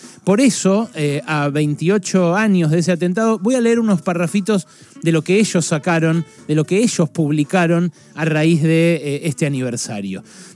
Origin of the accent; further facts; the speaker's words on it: Argentina; como argentino, como ciudadano que ha seguido esto desde el primer año